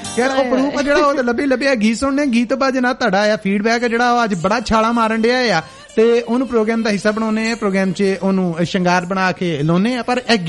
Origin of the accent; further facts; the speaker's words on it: Punjab, India; ਅੰਗਰੇਜ਼ੀ ਦੇ ਮਾਮਲੇ ਦੇ ਵਿੱਚ ਨਾ ਸਾਡਾ ਪੰਜਾਬੀਆਂ ਦਾ ਹੱਥ ਸਿਰ ਮਾੜਾ ਨਹੀਂ ਗਾ